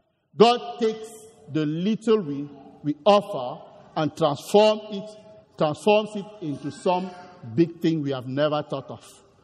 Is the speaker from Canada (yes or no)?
no; Cameroon; I am originally from Cameroon. Cameroon is a neighboring country to Nigeria at the west coast of Africa